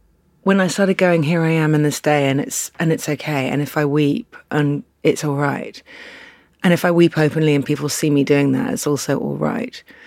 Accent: England, United Kingdom; growing up in England, you're not primed

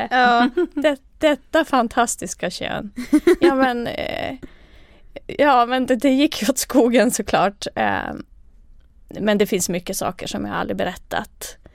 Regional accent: Finland; first language Finnish; Swedish is a second language; moved away as an adult; now in Sweden; dels har jag inte kunnat svenska förut. Jag flyttade till Sverige när jag var 18. Och jag är helt, alltså jag är från finsk talande del av Finland. Så att jag har lärt mig svenska här i Sverige.

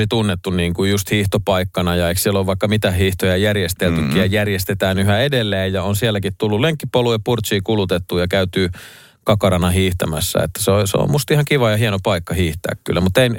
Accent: Vantaa, Uusimaa, Finland; mä oon itse asunut Hakunilassa, mä oon Itä-Vantaalta kotosia

